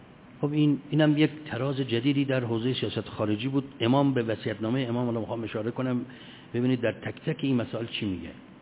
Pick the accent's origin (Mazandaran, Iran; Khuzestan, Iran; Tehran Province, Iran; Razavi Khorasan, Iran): Razavi Khorasan, Iran; Mashhad; ما که مشهدیم اصلا خیلی نمیدونستیم